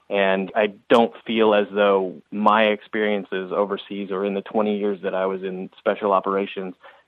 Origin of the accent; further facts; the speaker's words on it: San Diego, California, United States; I'm from San Diego, California.